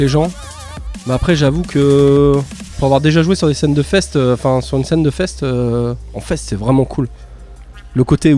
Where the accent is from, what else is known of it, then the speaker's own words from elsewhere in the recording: Calais, Hauts-de-France, France; bah moi je viens de Calais